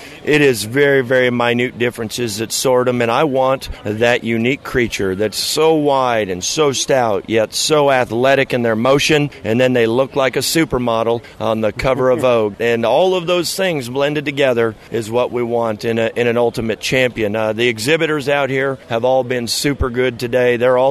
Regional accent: Illinois, United States; She's from Iowa. I'm from Illinois.

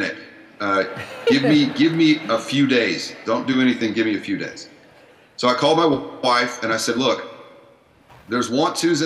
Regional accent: Fort Worth, Texas, United States; Had I grown up around Houston, I might say the King, but in if you're around Fort Worth, which I was

